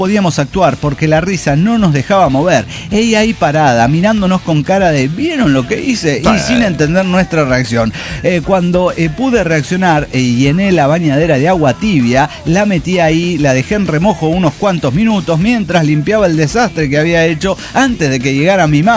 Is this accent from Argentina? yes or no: yes; Córdoba, Argentina; continúo ahora que estoy en Córdoba Capital, mi ciudad natal.